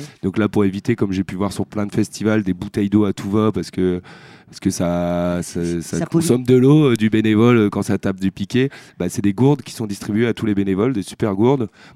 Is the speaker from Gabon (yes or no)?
no; Lille, Hauts-de-France, France; Je viens de Lille à l'origine